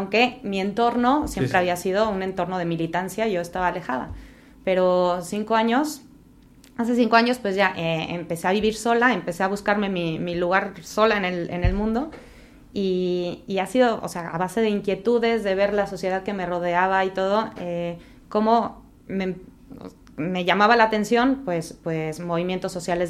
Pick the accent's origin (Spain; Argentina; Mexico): Mexico; de ser mexicana, que antes lo decía como, chin, vengo de México, ¿no?